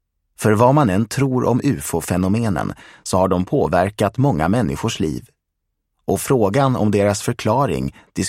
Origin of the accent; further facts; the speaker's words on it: Mariestad, Västra Götaland County, Sweden; från bakgården på Borgmästaregatan hemma i Mariestad